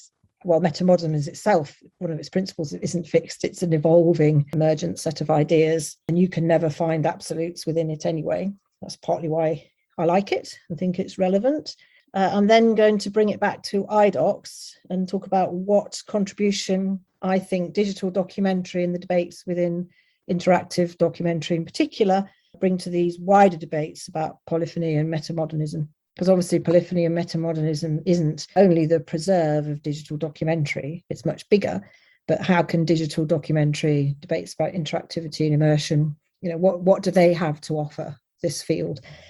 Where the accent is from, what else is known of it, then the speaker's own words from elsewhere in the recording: Leicester, East Midlands, United Kingdom; But then I grew up in Leicester, and in my school, rubbed up against the multi-ethnic aspects of the city.